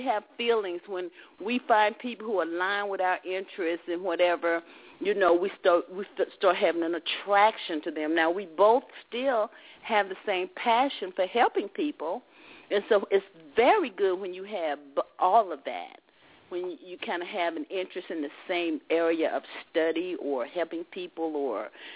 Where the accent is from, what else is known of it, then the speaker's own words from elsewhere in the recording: the South, United States; Because, again, I was raised in the South, and it was just a lot we just didn't know about.